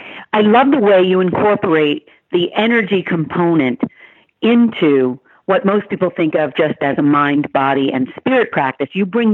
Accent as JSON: {"language": "English", "town": "Boston", "region": "Massachusetts", "country": "United States", "tie": "born there", "said": "So yeah, I was born in Boston, you know, but I didn't really acquire the accent in Boston because I was born 3 months early"}